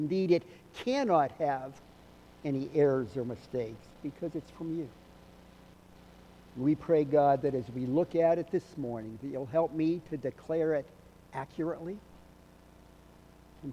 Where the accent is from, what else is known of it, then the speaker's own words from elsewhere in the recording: Pennsylvania, United States; So that was how lofty my goals were as I was growing up outside of Pittsburgh.